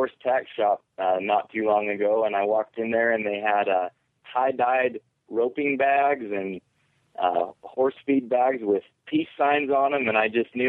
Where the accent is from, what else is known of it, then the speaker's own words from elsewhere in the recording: Riverton, Utah, United States; moved away; I actually grew up, I live in Wyoming now, and I've lived here for a long time, but I grew up in a town called Riverton, Utah. And it was a pretty small town at the time.